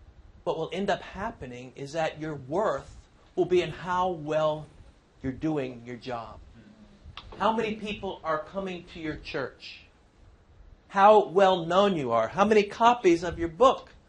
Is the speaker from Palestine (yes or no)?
yes; Bethlehem, West Bank, Palestine; I grew up in, I was born and raised in Bethlehem